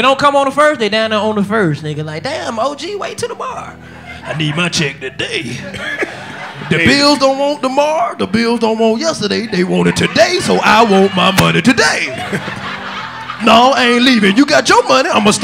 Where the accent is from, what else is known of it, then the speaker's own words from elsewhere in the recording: North Carolina, United States; I'm from North Carolina.